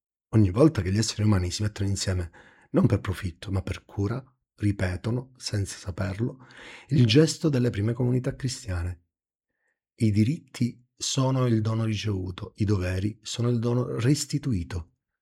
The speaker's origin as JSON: {"language": "Italian", "region": "Calabria", "country": "Italy", "said": "in Calabria, la mia terra, sono 46."}